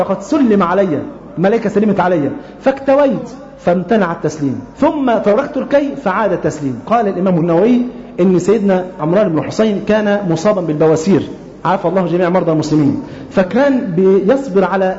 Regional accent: Upper Egypt, Egypt; المفروض التقديرات اللي عندكم هنا في القاهرة تبقى غير التقديرات اللي عندنا في الصعيد.

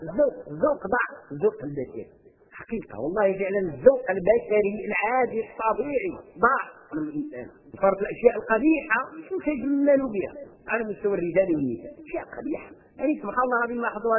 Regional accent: Morocco; عندنا في المغرب قصة مع القرآن

